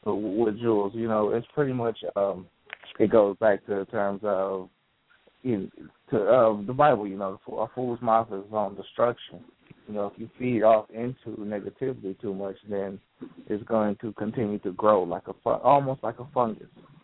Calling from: Detroit, Michigan, United States

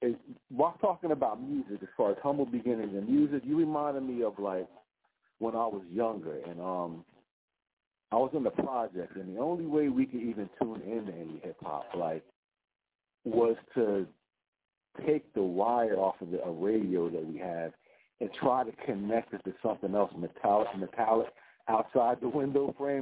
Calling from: New Jersey, United States; I'm calling from South Jersey.

